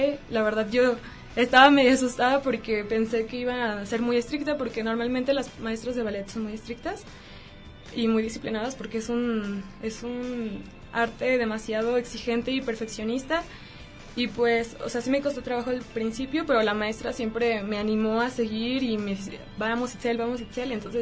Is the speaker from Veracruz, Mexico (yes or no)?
yes; Xalapa, Veracruz, Mexico; moved away; Hace aproximadamente 3 años me mudé para acá. Y igual, o sea, me costó mucho trabajo adaptarme porque soy de Jalapa, Veracruz.